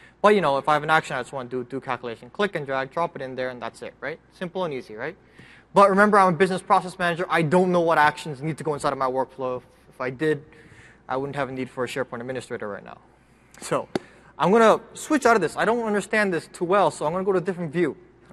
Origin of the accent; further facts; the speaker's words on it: Canada; I'm Canadian, sorry.